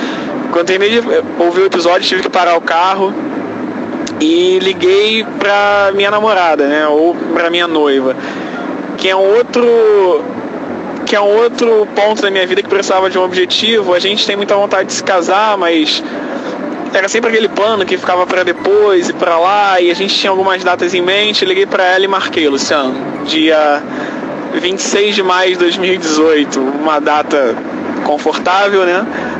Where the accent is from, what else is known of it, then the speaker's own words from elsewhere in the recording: Rio de Janeiro, Brazil; eu sou do Rio de Janeiro.